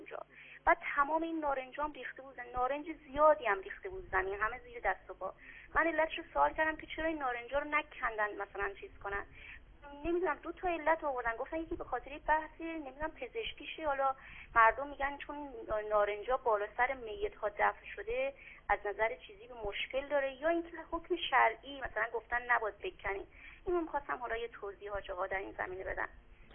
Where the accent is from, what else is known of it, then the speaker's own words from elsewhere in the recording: North, Iran; من چون ایام عید رو حالا تو شهر خودم شمال بودم،